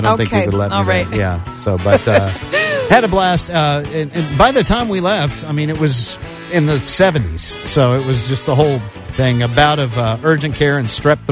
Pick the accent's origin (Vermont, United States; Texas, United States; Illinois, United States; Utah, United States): Texas, United States; And I said, no, we're from Texas.